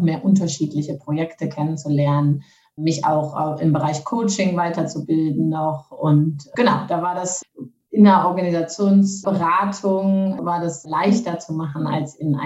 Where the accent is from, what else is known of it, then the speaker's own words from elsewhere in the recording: Rhineland, Germany; moved away as an adult; also born or lived in Netherlands; bin aber Deutsche, komme aus dem Rheinland ursprünglich und bin dann in die Niederlande gegangen fürs Studium